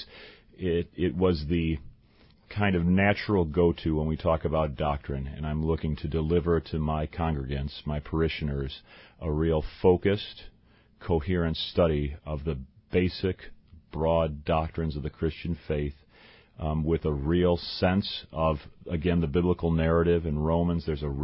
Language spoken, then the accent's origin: English; Chicago, Illinois, United States; now in St. Louis, United States; My wife as well. We're from Chicago originally. And so it took only one season for the Cardinals to win the World Series when we got here.